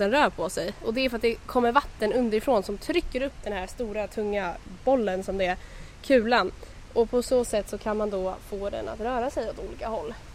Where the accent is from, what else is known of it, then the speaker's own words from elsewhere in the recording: Södertälje, Stockholm County, Sweden; Jag är uppväxt i Södertälje, så jag har varit här väldigt mycket som barn